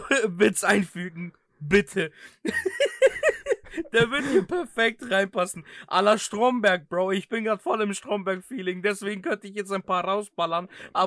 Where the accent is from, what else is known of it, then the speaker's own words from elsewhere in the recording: Greece; ich bin eine Person, ich komme aus Griechenland, okay?